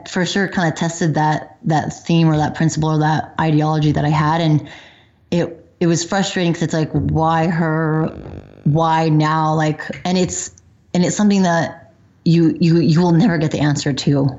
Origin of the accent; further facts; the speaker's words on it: Montana, United States; We grew up in Montana. So most of our friends and family from there